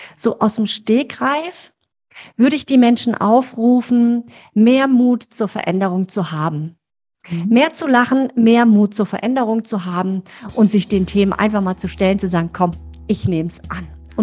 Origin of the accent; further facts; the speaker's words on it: Heidelberg, Baden-Württemberg, Germany; born there; now in Wiesloch, Germany; wohne auch in Wiesloch, bin zwar gebürtige Heidelbergerin, aber wohne jetzt ja schon 10 Jahre knapp in Wiesloch.